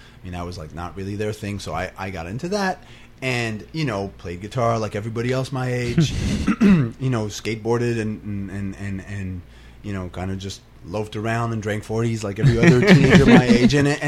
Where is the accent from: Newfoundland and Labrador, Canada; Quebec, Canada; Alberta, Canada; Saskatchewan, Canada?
Quebec, Canada; Montreal; I came from Montreal